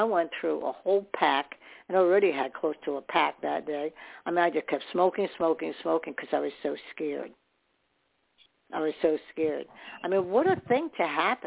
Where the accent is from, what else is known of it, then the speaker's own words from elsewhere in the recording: New York, United States; born there; See, they were all born in New York on that side. I was born in New York. So I remember good things from that, going into New York City